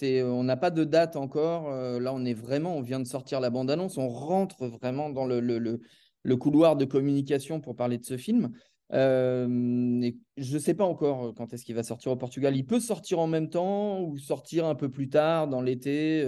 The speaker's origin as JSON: {"language": "French", "region": "Île-de-France", "country": "France", "tie": "born or raised there", "said": "j'ai grandi là-bas, j'ai grandi à Beson, et mes potes, c'était tous des Portugais"}